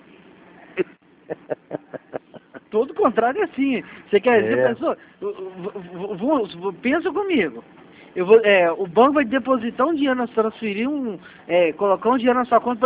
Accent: Minas Gerais, Brazil; Eu sou mineiro.

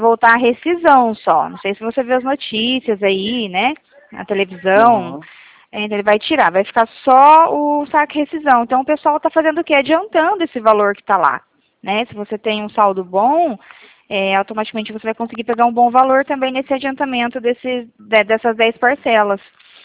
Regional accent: Paraná, Brazil; Eu sou aqui do Paraná, tá?

